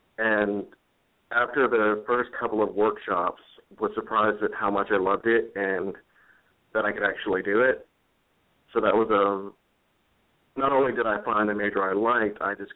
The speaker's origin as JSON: {"language": "English", "region": "Massachusetts", "country": "United States", "tie": "born or raised there", "said": "Of course, growing up in Massachusetts, I was very close to Salem"}